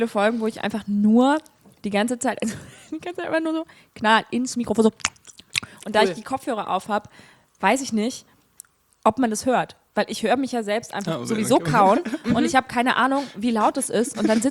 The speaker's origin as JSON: {"language": "German", "region": "Saarland", "country": "Germany", "said": "ich komme aus dem Saarland."}